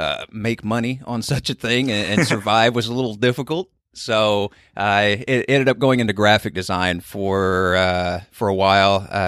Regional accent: Midwest, United States; I'm originally from the Midwest, Bay Area resident now, but I was born and raised very rural with many, many corn stalks and bean fields around.

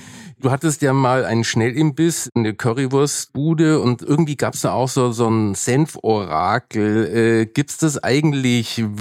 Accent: Nuremberg, Bavaria, Germany; Ich bin zwar in Nürnberg aufgewachsen und ich weiß, das passt nicht so, aber meine Mutter kommt aus Nordrhein-Westfalen, aus Hattingen

